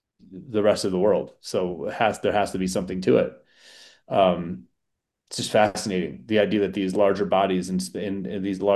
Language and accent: English; Connecticut, United States; But like for me, I grew up in Connecticut, and like as much as I feel like I've become a pretty worldly, well-seasoned person, like there's still parts of Connecticut that definitely have taken hold